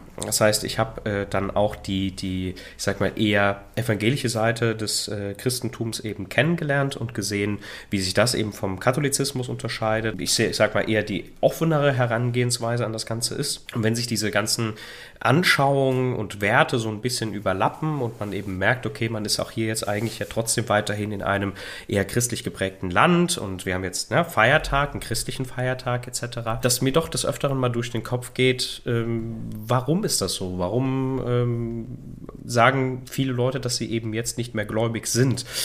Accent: Italy; weil ich auch sehr gläubig aufgewachsen bin, also in einem sehr gläubigen Haushalt. Zum einen natürlich klar, als Italiener dem Katholizismus eben zugeneigt

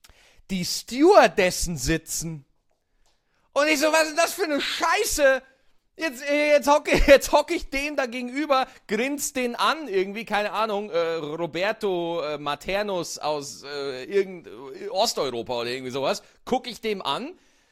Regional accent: Berlin, Germany; Also als Berliner, Berlin ist so eine geile Stadt, ja.

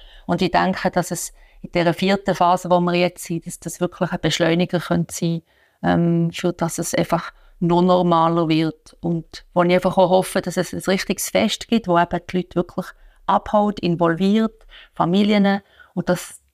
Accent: Bösingen, Fribourg, Switzerland; Und dort, wo ich aufgewachsen bin, im Kanton Freiburg, Deutsch-Freiburg, Bösingen, das Dorf, da hat es einfach einen Schuttclub gegeben und einen Turnverein.

